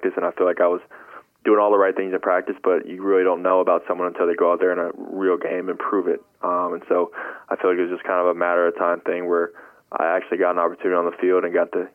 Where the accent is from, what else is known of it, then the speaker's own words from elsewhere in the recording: Charlotte, North Carolina, United States; and then we're both from Charlotte, so we've worked out in the off season every year